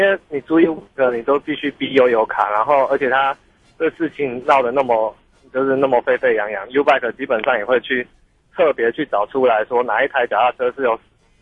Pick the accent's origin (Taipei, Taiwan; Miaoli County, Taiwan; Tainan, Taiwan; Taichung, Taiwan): Taipei, Taiwan; 哦，我是台北人，可我现在在高速公路上。